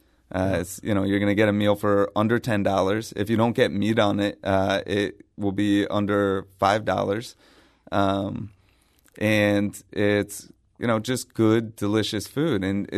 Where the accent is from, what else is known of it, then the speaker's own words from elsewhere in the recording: Washington, District of Columbia, United States; We were looking at Washington, D.C., which is my hometown